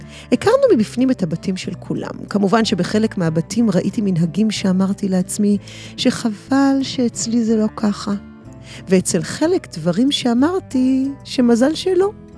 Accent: Givatayim, Tel Aviv District, Israel; בילדותי גרנו בשכונה קטנה בגבעתיים, שני בנייני רכבת ברחוב המאבק. סך הכל 60 משפחות.

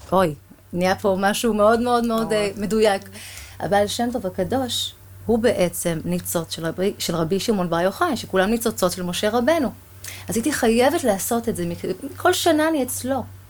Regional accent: Rishon LeZion, Central District, Israel; לא, גדלתי בראשון לציון.

